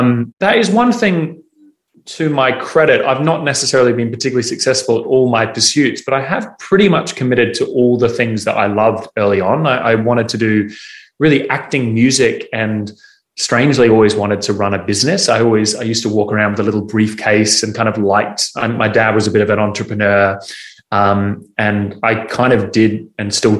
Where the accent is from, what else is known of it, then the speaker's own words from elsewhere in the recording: Noosa, Queensland, Australia; because I grew up in Noosa, so we're kind of in a small town